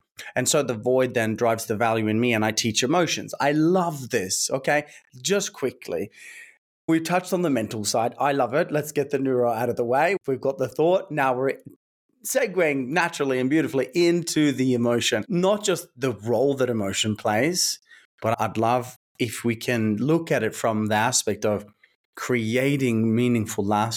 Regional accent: Norway; You know, born and raised in Norway, both my parents are alcoholics.

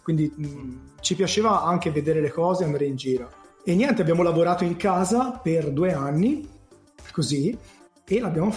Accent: Milan, Lombardy, Italy; Io sono milanese

